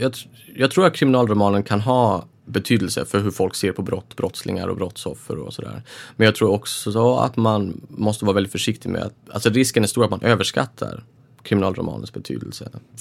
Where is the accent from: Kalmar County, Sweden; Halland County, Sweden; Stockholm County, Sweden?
Halland County, Sweden; Halmstad; Jag ska säga, jag kommer från Halmstad och jag har aldrig varit på Gotland förut.